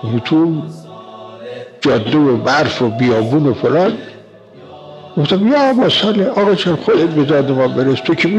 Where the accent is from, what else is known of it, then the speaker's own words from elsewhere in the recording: Iran; فهمید که ما ایرانی هستیم، بلد نیستیم زبان او رو